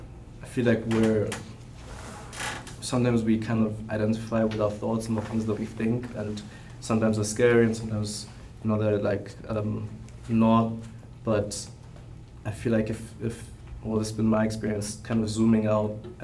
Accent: Germany; English is a second language; I'm visiting from Germany. This is my first time in New York, actually.

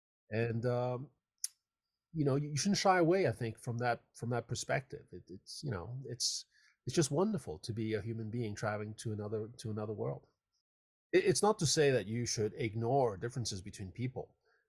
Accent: France; moved away as an adult; also born or lived in Hong Kong; now in California, United States; just so happened to be born in Hong Kong. So, you know, in one end of Asia. And then I grew up in France. And then I came to America for graduate school

